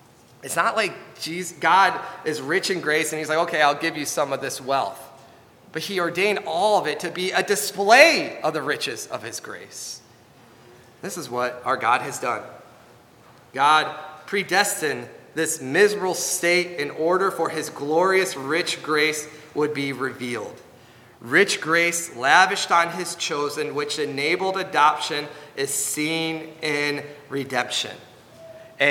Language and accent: English; Michigan, United States; It was in my neighborhood that we would always walk to growing up in Michigan.